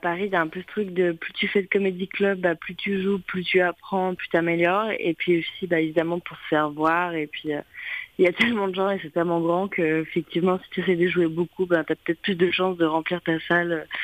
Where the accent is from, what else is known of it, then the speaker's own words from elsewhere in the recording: Geneva, Switzerland; je suis genevoise, j'ai l'habitude que les gens me chambrent là-dessus